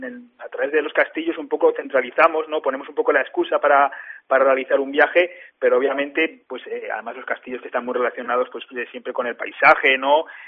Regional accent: Borja, Aragon, Spain; Yo soy de Borja. En Borja tenemos un castillo que, bueno, está un poco así asá

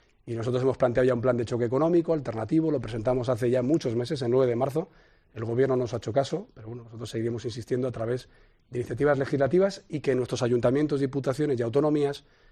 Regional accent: Spain

